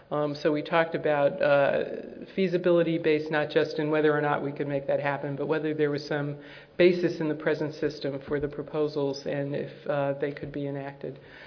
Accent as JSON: {"language": "English", "region": "California", "country": "United States", "said": "I'm from California."}